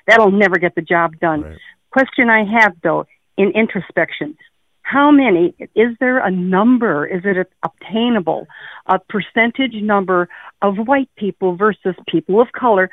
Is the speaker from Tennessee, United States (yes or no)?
no; Chicago, Illinois, United States; I grew up in Chicago. Yep. My hood was very diverse.